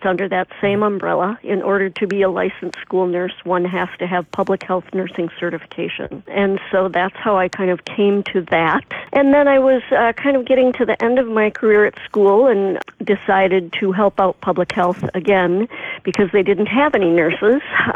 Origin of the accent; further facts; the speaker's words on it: Minneapolis, Minnesota, United States; now in Two Harbors, United States; I grew up in South Minneapolis, and that's where I moved from.